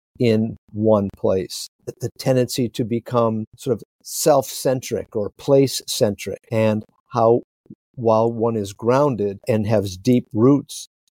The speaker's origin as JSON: {"language": "English", "town": "Chicago", "region": "Illinois", "country": "United States", "tie": "born or raised there", "said": "So I grew up here in Chicago, and I've lived essentially within a mile radius of the circumference has been about a mile radius."}